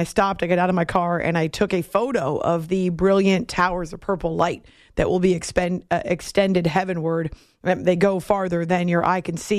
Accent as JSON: {"language": "English", "region": "New England", "country": "United States", "tie": "born or raised there", "said": "I grew up in New England and had a high school field trip that came to New York City."}